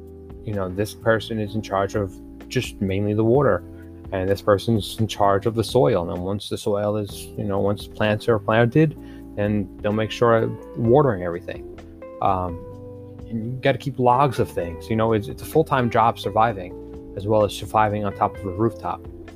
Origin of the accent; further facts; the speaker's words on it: New York, United States; Now, where I'm from New York.